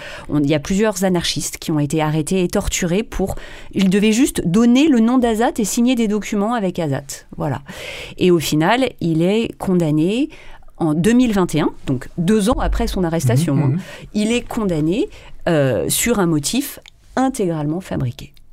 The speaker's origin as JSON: {"language": "French", "country": "France", "said": "en tant que Française, j'ai découvert progressivement"}